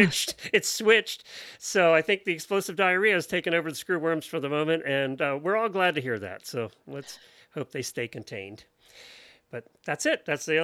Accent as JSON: {"language": "English", "town": "Ocala", "region": "Florida", "country": "United States", "said": "Good Monday morning, everybody. … from Ocala, Florida."}